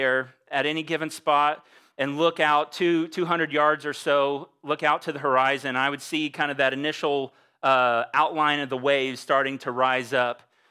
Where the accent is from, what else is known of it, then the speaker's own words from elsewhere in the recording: Florida, United States; growing up in Florida, at the age of 12, we grew up around the beach and kind of the shores of the Gulf Coast beaches growing up